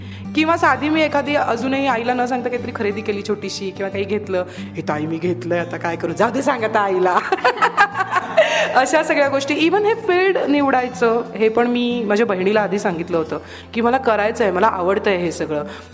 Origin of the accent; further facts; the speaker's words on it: Mumbai, Maharashtra, India; नाही नाही, मी मूळची मुंबईचीच, माझा जन्म पण मुंबईमधलाच, माझी कर्मभूमी, जन्मभूमी, जे काय आहे ते सगळं मुंबई.